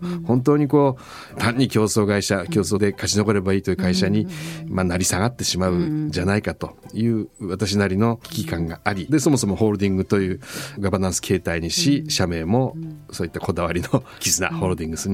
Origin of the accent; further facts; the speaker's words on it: Toyama, Japan; born there; 少し前までは石川県で商いをし生活をしてきたわけでありますが、まあ、私はもう富山生まれですけども